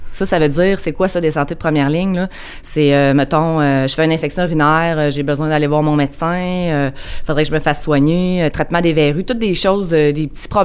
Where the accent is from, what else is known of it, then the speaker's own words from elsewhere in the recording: Sainte-Marie, Quebec, Canada; Je viens de Sainte-Marie-de-Beauce.